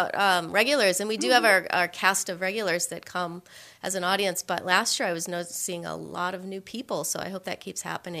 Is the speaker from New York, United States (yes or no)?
no; Springfield, Illinois, United States; I grew up in Springfield, Illinois. You'd hear the bad sort of country music, too.